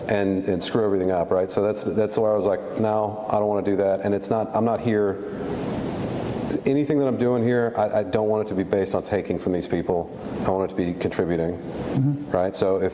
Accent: Texas, United States; born there; also born or lived in Chicago / California / Ohio; and then I was born in Texas. We moved around a little bit when I was a kid, but it was like Chicago, California, and Texas

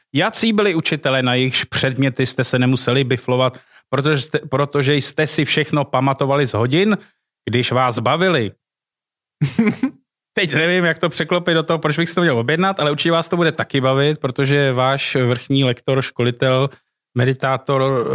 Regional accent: Prague, Czechia; Jsem línej, tyjo, z Prahy tady.

